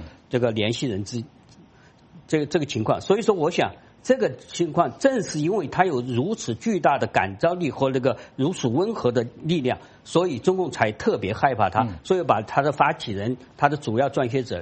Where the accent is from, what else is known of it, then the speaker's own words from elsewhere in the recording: China; 就是说我们中国人也是人